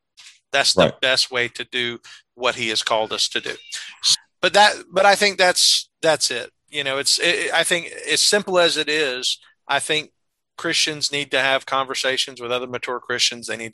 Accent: the South, United States; Well, it's because we're both from the South.

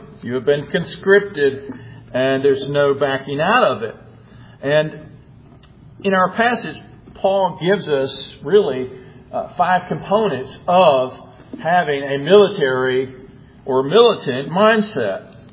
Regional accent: United States; I have been privileged to be born and raised in this country as an American.

